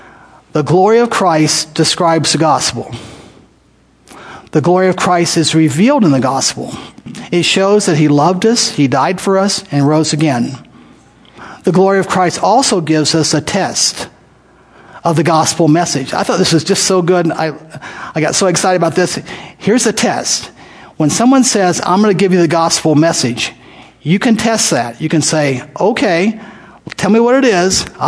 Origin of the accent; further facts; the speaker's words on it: Miami, Florida, United States; I grew up in Miami, Florida. And I can remember being at a bus station in Miami, Florida, as a teenager.